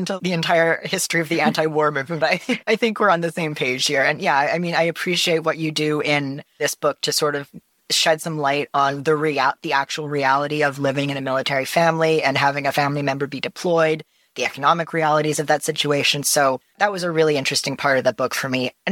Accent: Canada; Because I'm Canadian.

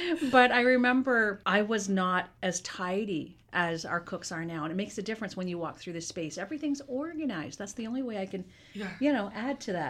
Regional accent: Kingston, Ontario, Canada; now in Toronto, Canada; I'm from Kingston, moved to Toronto.

